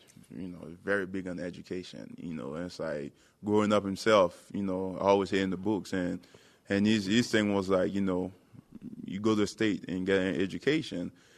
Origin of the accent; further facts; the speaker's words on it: Port-au-Prince, Ouest, Haiti; I mean, I was born and raised in Port-au-Prince.